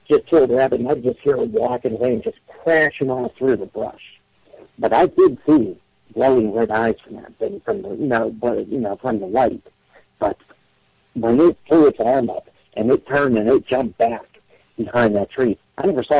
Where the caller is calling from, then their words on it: Johnstown, Pennsylvania, United States; from Johnstown.